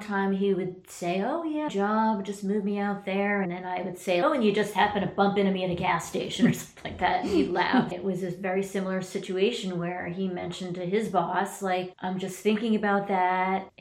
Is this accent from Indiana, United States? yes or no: no; New Jersey, United States; I grew up and lived in New Jersey because that's where I was born.